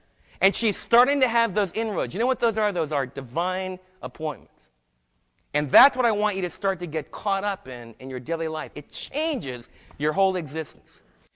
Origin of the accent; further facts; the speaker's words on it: New Jersey, United States; also born or lived in New York; somebody else was from Texas, and I was from New Jersey and New York.